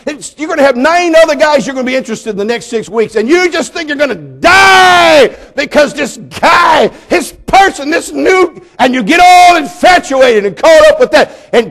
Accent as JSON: {"language": "English", "region": "California", "country": "United States", "said": "I'm from California, so we have to explain things in our state."}